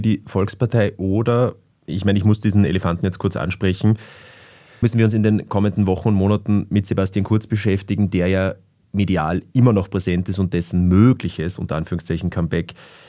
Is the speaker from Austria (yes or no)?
yes; Upper Austria, Austria; Denn ich bin aus Oberösterreich